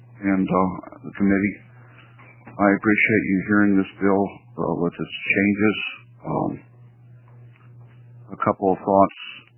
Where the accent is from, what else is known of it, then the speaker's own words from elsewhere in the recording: Beaverton, Oregon, United States; I'm from Beaverton, Oregon, so I'll do that now.